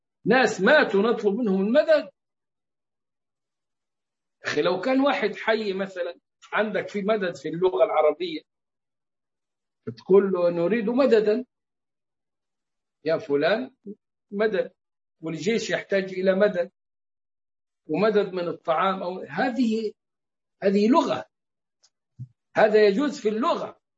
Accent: Egypt; نحن كمصريين

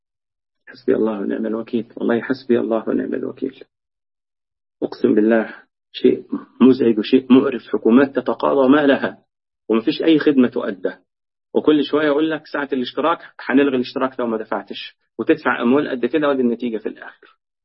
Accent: Egypt; عارفين أنتم في مثل عندنا في مصر يقول لك: الجوز أمي أقول له عمي.

